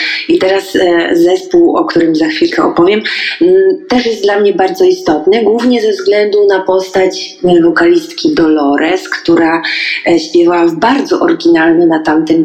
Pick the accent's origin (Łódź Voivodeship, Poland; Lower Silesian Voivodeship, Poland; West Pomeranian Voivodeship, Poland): Łódź Voivodeship, Poland; Piotrków Trybunalski; kiedy no właśnie wychowywałam się w Piotrkowie Trybunalskim, chodziłam sobie do szkoły